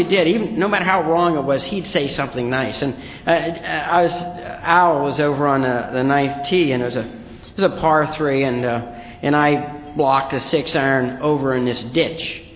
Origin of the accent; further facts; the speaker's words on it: Ireland; And I'm Irish.